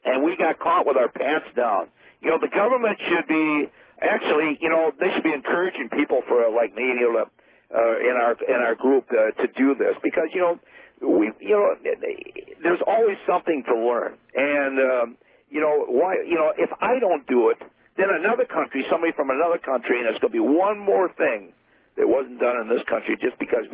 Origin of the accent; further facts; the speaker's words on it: United States; Because I'm an American, I cannot go out 12 miles out in international water and launch that rocket.